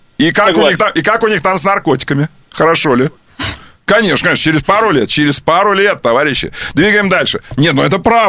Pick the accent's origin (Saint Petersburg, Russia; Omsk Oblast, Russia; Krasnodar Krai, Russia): Omsk Oblast, Russia; Omsk; Нет, вы же знаете, что я из Омска.